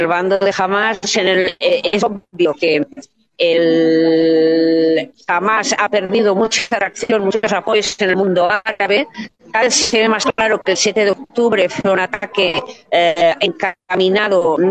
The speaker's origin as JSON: {"language": "Spanish", "region": "Catalonia", "country": "Spain", "said": "especialmente a los catalanes de mi tierra"}